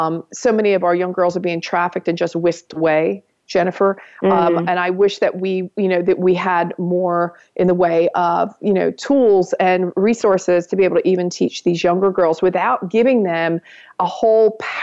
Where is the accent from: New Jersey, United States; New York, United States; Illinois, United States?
New York, United States; Well, I'm a New Yorker, honey.